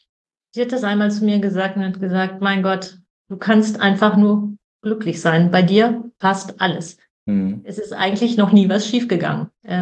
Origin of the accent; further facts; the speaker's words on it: Northern Germany, Germany; ich komme aus Norddeutschland, das ist ja das Land der Pferde.